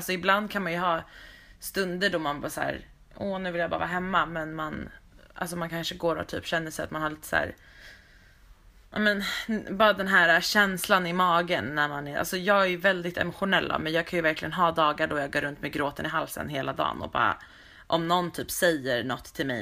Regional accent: Stockholm, Stockholm County, Sweden; medans mina kompisar hemma i Stockholm bara liksom, helt plötsligt var de typ vuxna

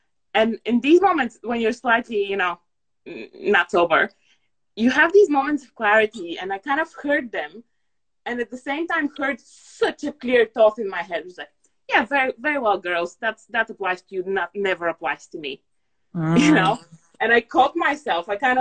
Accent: Bulgaria; now in United Kingdom; I'm originally Bulgarian.

